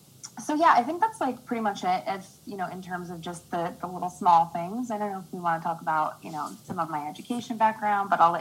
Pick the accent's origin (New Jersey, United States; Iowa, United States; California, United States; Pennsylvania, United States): New Jersey, United States; Born and raised in Jersey, 31 years old.